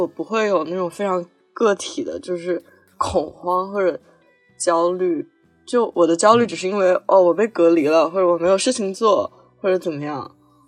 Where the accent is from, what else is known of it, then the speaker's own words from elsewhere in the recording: Hubei, China; now in Beijing, China; 我首先我家是湖北的，然后我又再回到了北京一个被评为这个危险程度最高的地方